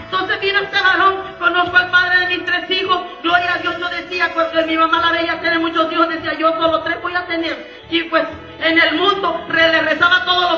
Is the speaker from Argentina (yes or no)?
no; El Salvador; moved away as an adult; soy del Salvador, bendito sea su nombre para siempre, aleluya, y me crié allá por una isla, y de allá tuve que dejar a mis hijos.